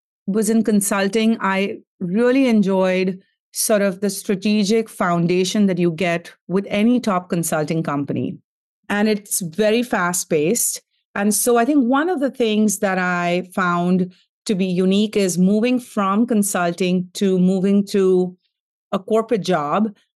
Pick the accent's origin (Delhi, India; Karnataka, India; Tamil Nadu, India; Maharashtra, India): Maharashtra, India; Mumbai; moved away as an adult; I was born and raised in Mumbai, India. And I took my first international flight to Boston to study